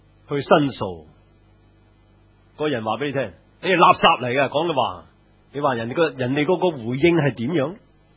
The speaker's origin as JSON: {"language": "Cantonese", "country": "Hong Kong", "said": "如果我哋觉得嗰啲大陆人抢走我哋香港人嗰啲床位啊"}